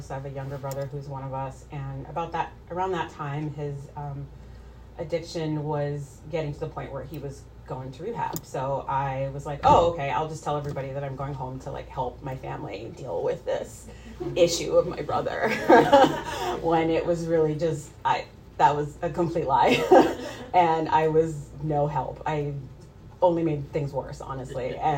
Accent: Boston, Massachusetts, United States; To start off, I grew up here in Boston.

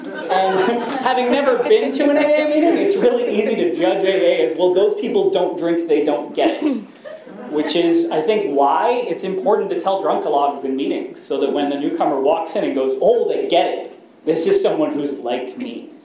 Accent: San Francisco, California, United States; I grew up in San Francisco, and I drank a lot

